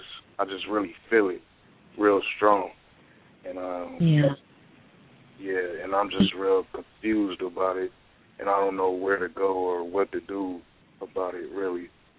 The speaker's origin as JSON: {"language": "English", "town": "Long Beach", "region": "California", "country": "United States", "said": "I'm from Long Beach, California."}